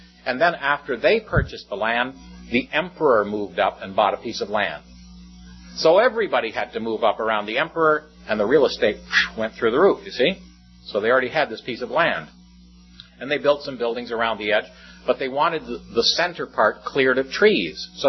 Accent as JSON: {"language": "English", "town": "St. Catharines", "region": "Ontario", "country": "Canada", "said": "I'm from St. Catharines, just, you know, a town across the lake."}